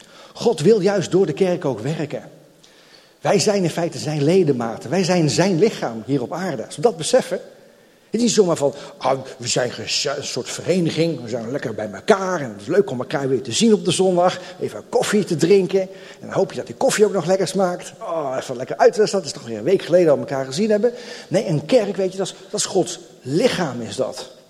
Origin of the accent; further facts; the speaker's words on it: Netherlands; dat wij als Nederlanders, weet je, wij kunnen soms best wel kritisch zijn